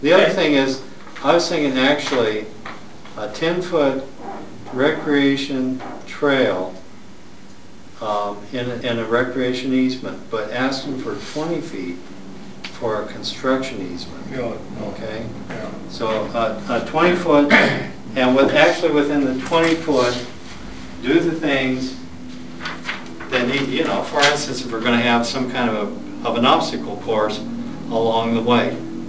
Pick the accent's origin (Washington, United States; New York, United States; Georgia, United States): Washington, United States; Spokane; for instance, I grew up in Spokane. And they have a park there, it's called Finch Arboretum Park. It's just off the downtown area.